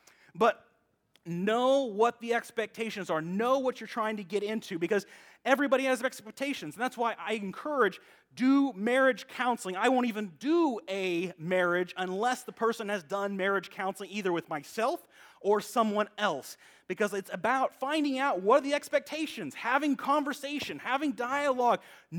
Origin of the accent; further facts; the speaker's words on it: the South, United States; That's part of my internal expectations of myself and growing up in the South, right?